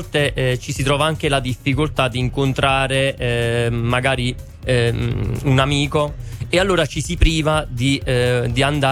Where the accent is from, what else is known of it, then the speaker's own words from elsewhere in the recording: Grottaminarda, Campania, Italy; in quanto sono da Grotta Minarda, sono arrivato fino a Santiago de Compostela